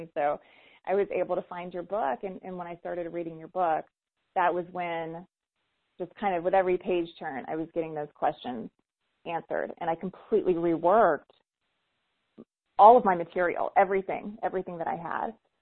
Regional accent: Marietta, Georgia, United States; And I was born and raised in Marietta, which is right outside of Atlanta.

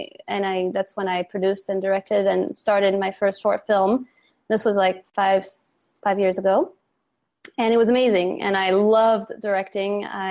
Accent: Paris, Île-de-France, France; I'm originally French. I was born in Paris. So I went back to school there to study theater and film.

